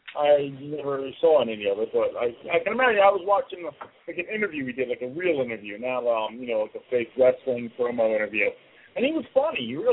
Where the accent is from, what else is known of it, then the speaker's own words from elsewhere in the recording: Cheltenham, Pennsylvania, United States; born there; now in Lansdowne, United States; Yeah, I said I was born in Cheltenham, and I live above Lansdowne now.